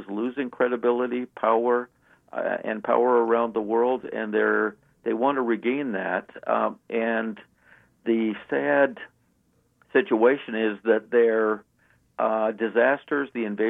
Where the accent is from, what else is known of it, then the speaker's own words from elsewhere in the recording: Canada; now in United States; you know, I grew up in Canada myself, so yeah.